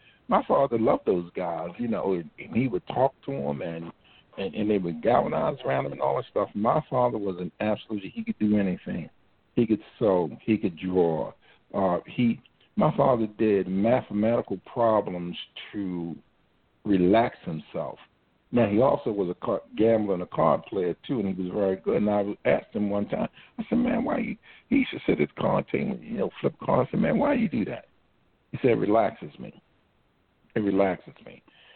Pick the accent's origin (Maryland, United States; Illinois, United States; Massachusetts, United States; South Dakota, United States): Maryland, United States; Baltimore; Well, Cherry Hill, when I first went to Cherry Hill, it was 1954, and I happened to be 4 years old. When I went to Cherry Hill, it was like a paradise for me.